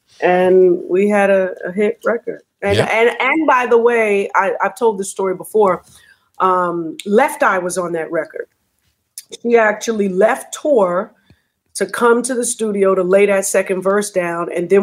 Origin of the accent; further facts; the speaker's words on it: Brooklyn, New York, United States; You know, I grew up in Brooklyn. Everybody on my block was from the Caribbean. It was only two American families on my block, and I was one of them.